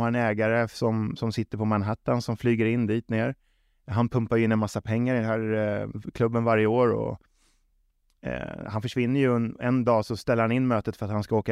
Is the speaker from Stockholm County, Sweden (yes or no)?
yes; Stockholm, Stockholm County, Sweden; also born or lived in Småland; Så att jag är ju född i Småland. Flyttar upp till Stockholm, hamnar i en kvartersklubb som heter Kärrtorps bollklubb.